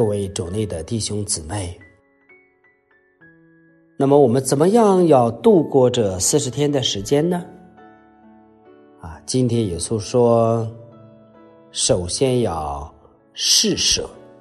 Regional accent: China; 我相信我们中国人从来不张扬。

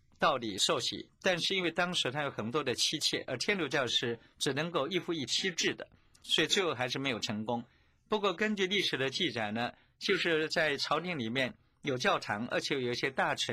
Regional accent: China; 因为毕竟我们中国人是以士为主，士农工商

